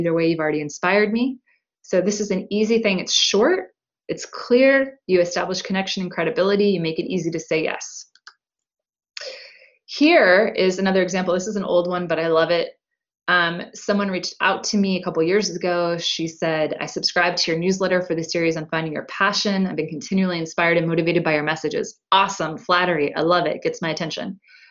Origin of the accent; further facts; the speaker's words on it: Vienna, Virginia, United States; also born or lived in Washington, D.C.; I told you that I'm from the East Coast. I grew up in Vienna, Virginia, and lived in DC for a long time as a consultant.